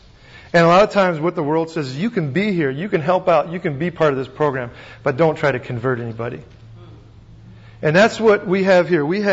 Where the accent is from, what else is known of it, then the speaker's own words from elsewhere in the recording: Virginia, United States; But I had to go slow, you see, because I'm from Virginia.